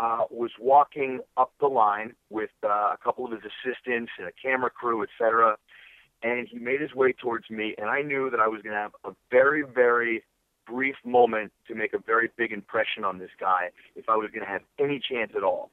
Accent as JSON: {"language": "English", "region": "Pennsylvania", "country": "United States", "tie": "born or raised there", "said": "You know, I grew up in Western Pennsylvania."}